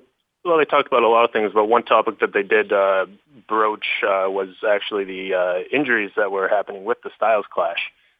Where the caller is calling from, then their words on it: Vancouver, British Columbia, Canada; from Vancouver.